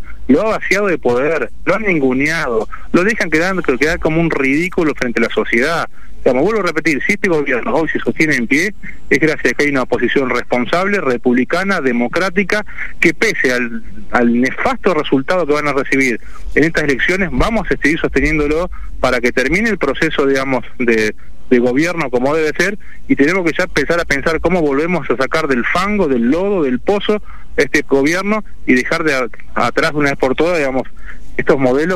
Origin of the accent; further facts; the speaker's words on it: Ascensión, Buenos Aires Province, Argentina; yo soy de Ascensión, un pueblo chiquito de 5.000 habitantes al noroeste de la provincia de Buenos Aires, partido de Arenales. Para los que no se ubican, digamos, es, estoy de la ciudad de Junín a 50 kilómetros.